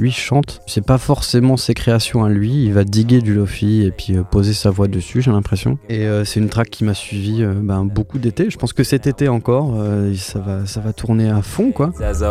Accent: Bourgogne-Franche-Comté, France; Parce qu'en fait, j'ai grandi en Franche-Comté.

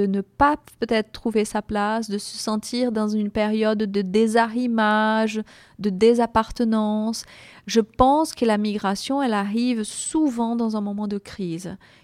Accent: Brazil; now in France; moi, je suis migrante. Je suis brésilienne, je vis en France depuis 23 ans. Je suis migrante.

